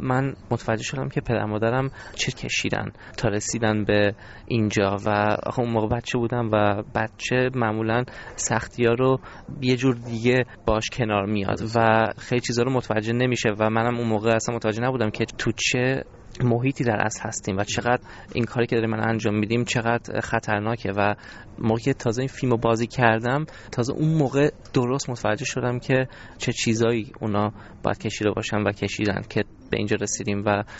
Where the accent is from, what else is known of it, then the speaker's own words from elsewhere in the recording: Iran; moved away; من با پدر مادرم و برادرم که از ایران اومدیم به خارج،